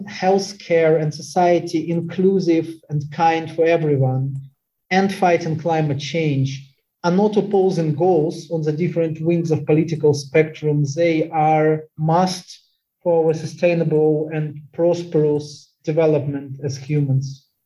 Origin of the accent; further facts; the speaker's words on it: Chernihiv, Chernihiv Oblast, Ukraine; But I'm from Chernigiv. That's a ancient provincial town at the Russian border